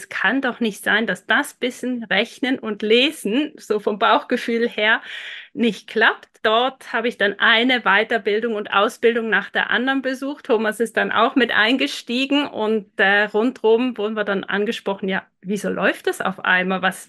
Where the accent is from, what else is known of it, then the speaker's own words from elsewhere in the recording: Switzerland; Wir sind aus der Schweiz.